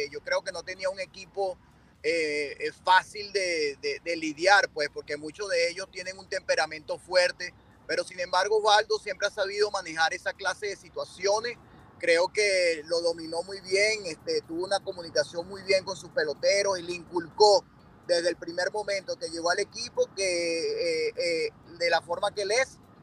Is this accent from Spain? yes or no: no; Venezuela; todos los venezolanos nos debemos sentir muy orgullosos y muy contentos